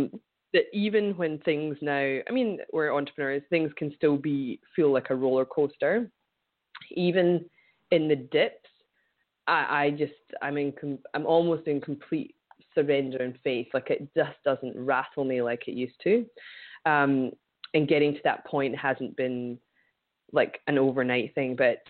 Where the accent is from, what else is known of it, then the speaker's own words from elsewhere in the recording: Scotland, United Kingdom; partly maybe from growing up in Scotland, not blaming anybody, it's just our culture